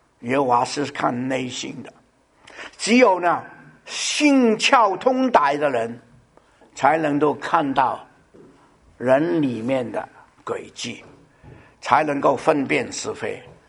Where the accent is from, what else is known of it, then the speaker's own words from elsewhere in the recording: Guangdong, China; moved away; also born or lived in New York; 因为我是广东人，他也广东，我请你饮茶。我在纽约住了十五年，1985年就搬到这边来了。